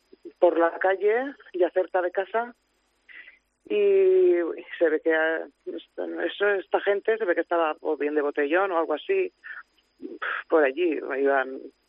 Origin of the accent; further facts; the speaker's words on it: Betxí, Valencian Community, Spain; No, nosotros no somos de Villarreal.